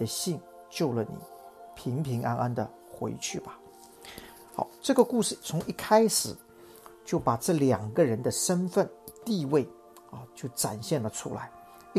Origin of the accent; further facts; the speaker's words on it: China; 我们用我们中国人讲的什么？是一个汉奸，替罗马人收税。